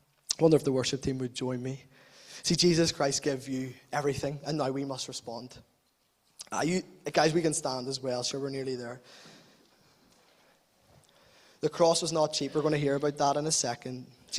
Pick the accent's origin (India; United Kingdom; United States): United Kingdom; Northern Ireland; accent: Belfast; now you have to try and say it in my accent, and you all hear them saying the Belfast accent.